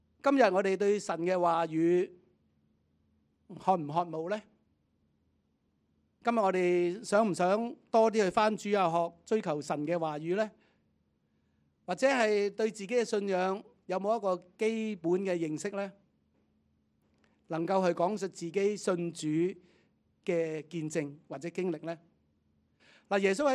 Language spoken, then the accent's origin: Chinese; Hong Kong; Chinese is a second language; 我们香港人比较接受，即是教育多很多的